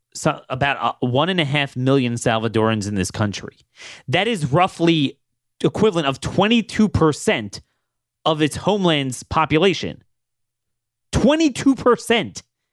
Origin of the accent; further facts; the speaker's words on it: Baltimore, Maryland, United States; You know, growing up in the Baltimore area, we always looked at Frederick as the refuge from all this.